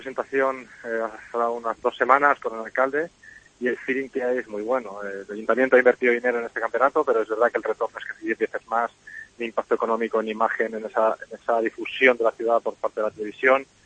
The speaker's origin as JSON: {"language": "Spanish", "town": "Ávila", "region": "Castile and León", "country": "Spain", "said": "yo que soy de Ciudad Ávila, aquí cerquita, con una climatología en invierno dura"}